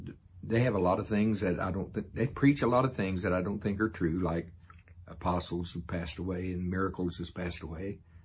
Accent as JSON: {"language": "English", "country": "South Africa", "tie": "born or raised there", "said": "a different one than I grew up in South Africa for 40 years"}